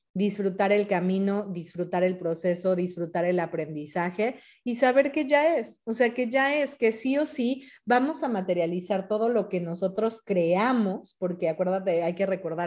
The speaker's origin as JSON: {"language": "Spanish", "region": "Mexico City", "country": "Mexico", "lives_now": "United States", "said": "Bueno, soy mexicana de la Ciudad de México, pero actualmente vivo en Estados Unidos"}